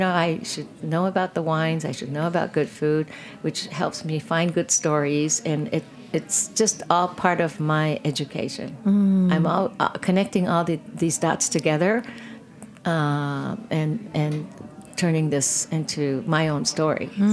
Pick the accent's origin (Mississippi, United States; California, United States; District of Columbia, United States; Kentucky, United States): California, United States; Well, I think a lot of it had to do from growing up in California, spending time in California.